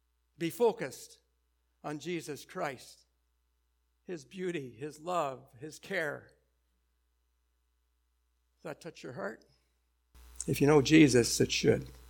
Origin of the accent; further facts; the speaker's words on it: Ottawa, Ontario, Canada; I was raised in the Glebe in Ottawa.